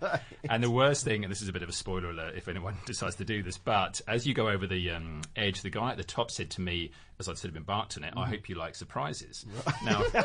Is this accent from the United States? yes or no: no; England, United Kingdom; I grew up in a pretty restrictive sort of traditional Englis